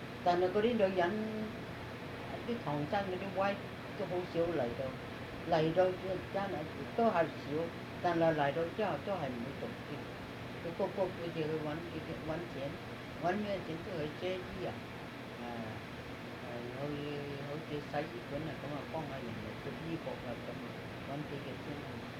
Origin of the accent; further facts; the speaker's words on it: China; 我哋中國人唐話唔係幾通，英文唔係幾通啊嘛